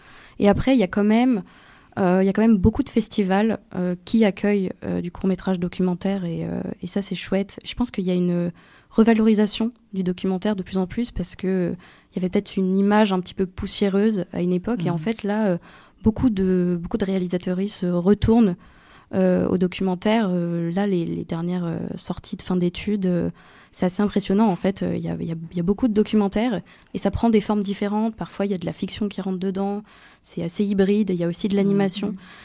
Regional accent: France; now in Brussels, Belgium; moi, je suis française, donc je suis un peu l'intrus à l'agence.

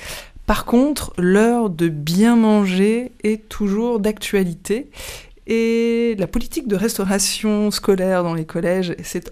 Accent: Auvergne-Rhône-Alpes, France; nous sommes français. Ardéchois français, oui.

